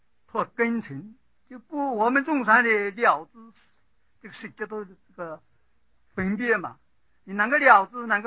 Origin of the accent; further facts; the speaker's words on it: China; 我们中国人知道中国的意念文字